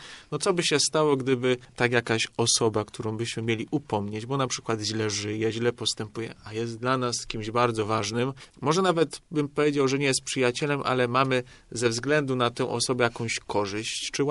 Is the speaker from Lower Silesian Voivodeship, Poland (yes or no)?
yes; Syców, Lower Silesian Voivodeship, Poland; ponieważ mogłem pojechać do mojej rodzinnej miejscowości, a mianowicie do Sycowa.